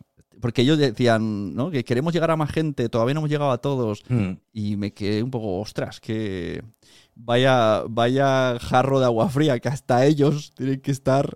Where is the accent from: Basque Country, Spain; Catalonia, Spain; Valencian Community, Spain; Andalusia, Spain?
Catalonia, Spain; Palau-solità i Plegamans; al castillo de mi pueblo, de Palau Plegamans